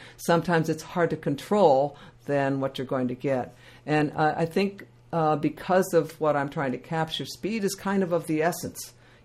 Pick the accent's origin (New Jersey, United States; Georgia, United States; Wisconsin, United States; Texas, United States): Wisconsin, United States; Superior; I was born in Superior, Wisconsin, in January 7th, 1942, 1 month after Pearl Harbor. We lived there.